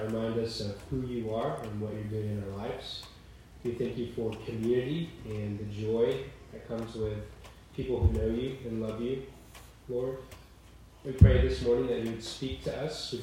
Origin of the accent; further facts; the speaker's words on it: Georgia, United States; I'm from Georgia, so I'm not an Alabama fan.